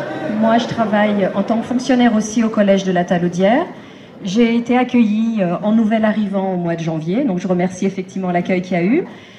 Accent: Lyon, Auvergne-Rhône-Alpes, France; Moi, je suis originaire de Lyon.

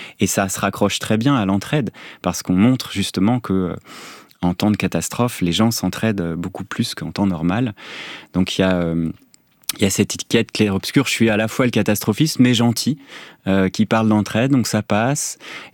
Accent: Versailles, Île-de-France, France; born there; also born or lived in Cherbourg; Moi, je suis né à Versailles, en Versailles-Saint-Germain-en-Laye, avec un petit tour à Cherbourg, où j'ai eu mes premiers émois naturalistes.

